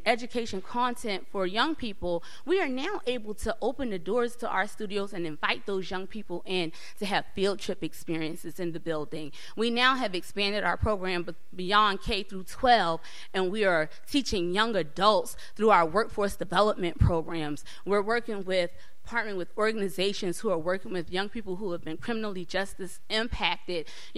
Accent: Philadelphia, Pennsylvania, United States; Now, I didn't tell y'all I'm not from here, I'm from Philadelphia.

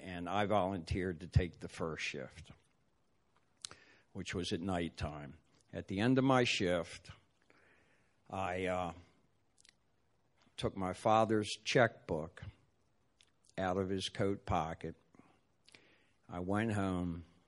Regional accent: Baltimore, Maryland, United States; Yeah, I grew up in Baltimore, and when I was a kid, all I wanted to do was take Brooks Robinson's job and be the third baseman for the Baltimore Orioles when I grew up.

